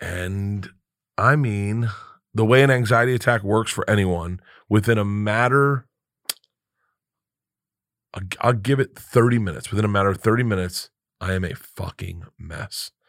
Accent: Florida, United States; I think growing up in Florida.

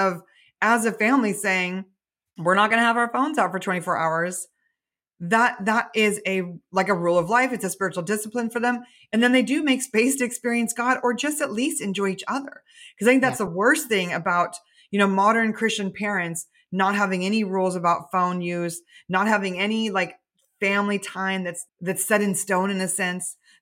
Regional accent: United States; You know, we are American citizens, so we have the protection of our government.

